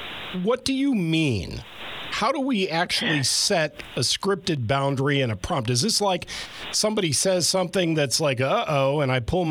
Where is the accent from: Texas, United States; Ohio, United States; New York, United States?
Ohio, United States; Shaker Heights; Growing up in Shaker Heights, Ohio, my parents lived across the street from my grandmother